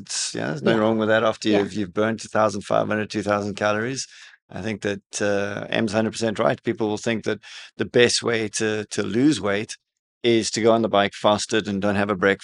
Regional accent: South Africa; growing up in South Africa, there's a lot of hills.

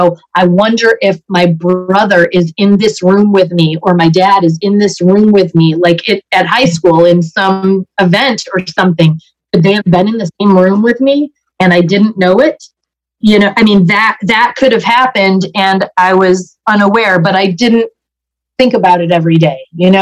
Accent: New York, United States; I'm 54 and I'm from Central New York.

